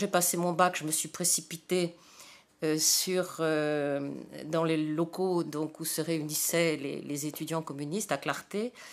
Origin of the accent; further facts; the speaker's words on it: Cannes, Provence-Alpes-Côte d'Azur, France; Quand on a su que je venais de Cannes